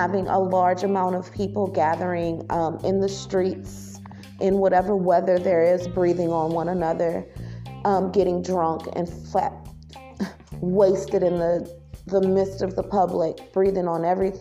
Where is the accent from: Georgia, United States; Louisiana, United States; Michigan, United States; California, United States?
Louisiana, United States; New Orleans; not just because I'm from Louisiana, I'm from New Orleans, you know